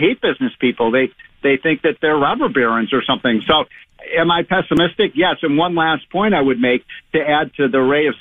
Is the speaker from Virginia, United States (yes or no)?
no; Chicago, Illinois, United States; I'm from Chicago, Sean. It can get 5 to 10 degrees below zero at night.